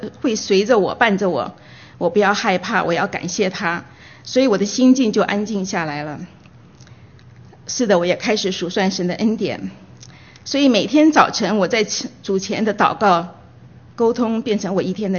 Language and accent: Chinese; China; 因为我觉得我们中国人比较含蓄，我们不太讲我们自己。